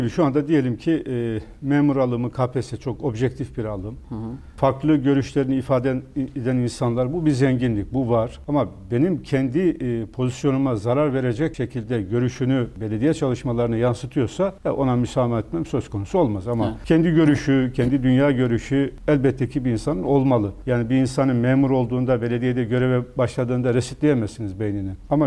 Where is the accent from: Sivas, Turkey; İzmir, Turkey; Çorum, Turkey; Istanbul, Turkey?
Istanbul, Turkey; Kasımpaşa; 100 yıllık Kasımpaşalı'mız Paşalıyım ama ben Beyoğlu'na kimseyi tanımam